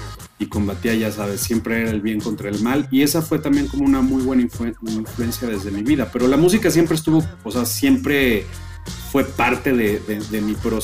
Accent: Mexico; como publicista mexicano

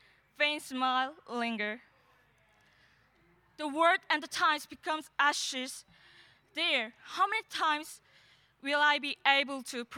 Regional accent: South Korea; from Pungsan High School, South Korea.

